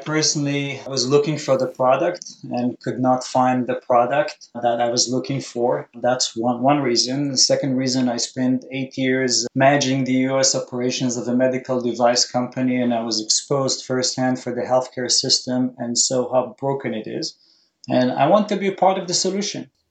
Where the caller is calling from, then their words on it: Stamford, Connecticut, United States; I'm calling from Stamford, Connecticut.